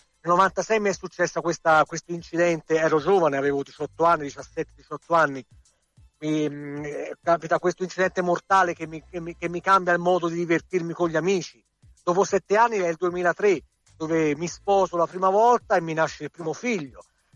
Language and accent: Italian; Prato, Tuscany, Italy; me lo sono stampato regolarmente da un mio amico che ha una tipografia qui a Prato, che io sono di Prato.